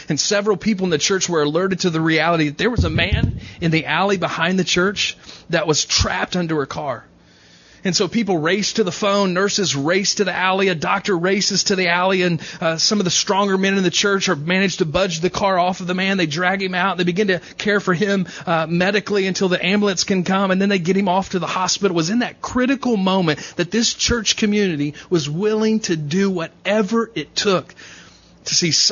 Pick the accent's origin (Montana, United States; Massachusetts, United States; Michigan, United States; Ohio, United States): Ohio, United States; You know, I grew up in Southwest Ohio, which is really Kentucky.